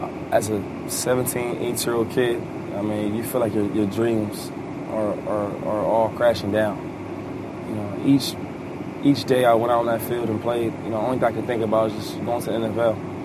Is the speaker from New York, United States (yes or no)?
no; Harrisburg, Pennsylvania, United States; I think growing up in Harrisburg and playing my ball in Pittsburgh and then coming to Philadelphia, it's just a blessing.